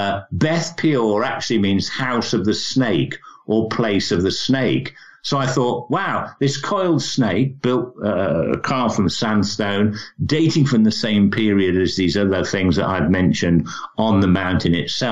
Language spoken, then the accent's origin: English; Birmingham, West Midlands, United Kingdom; My hometown is Birmingham, in not the one in Alabama, the Birmingham in the center of England. It's England's second biggest city.